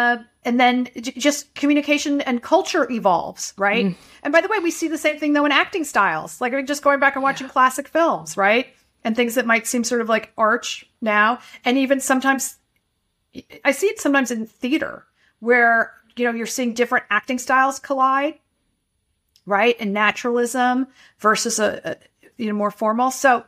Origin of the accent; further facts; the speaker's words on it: United States; I'm an American speaking to a Canadian.